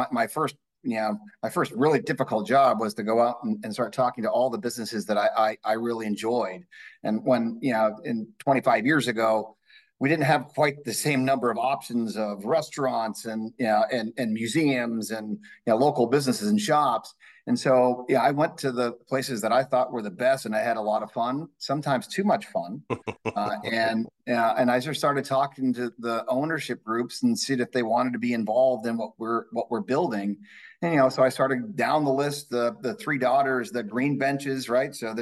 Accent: New Hampshire, United States; now in St. Petersburg, United States; So I moved from, Keith and I grew up in New Hampshire. So yeah, much different community than St. Petersburg.

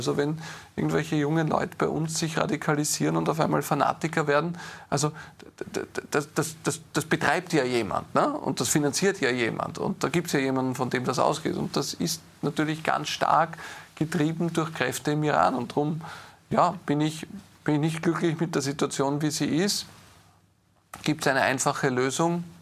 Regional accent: Austria; Und als Österreicher hoffe ich sehr, dass Europa auch wieder die Kraft entwickelt, wieder eine wirtschaftsfreundlichere Politik zu machen

